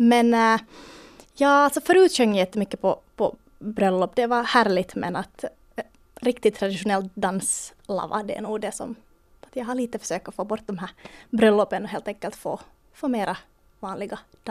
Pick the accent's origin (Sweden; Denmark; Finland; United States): Finland; Jag skiljer på att jag är finlandssvensk.